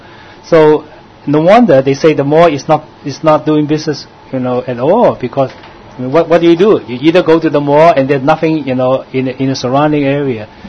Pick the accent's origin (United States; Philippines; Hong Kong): Hong Kong; so different from the time when we grew up in Hong Kong.